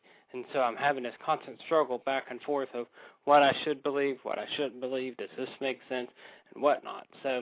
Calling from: West Virginia, United States; I'm calling from West Virginia.

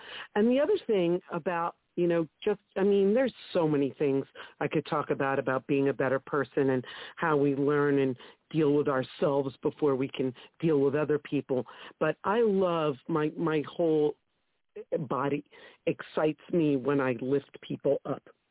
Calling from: New Jersey, United States; I'm calling from New Jersey.

